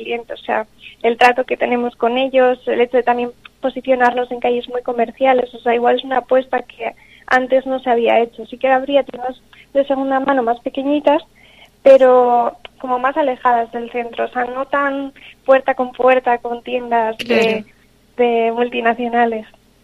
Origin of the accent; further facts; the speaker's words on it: Bilbao, Basque Country, Spain; nosotros somos de Bilbao, yo y mi pareja